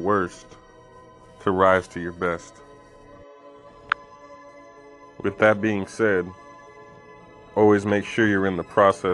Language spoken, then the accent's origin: English; Hollywood, Florida, United States; I'm from Hollywood, Florida, born and raised. I've traveled to many lands already.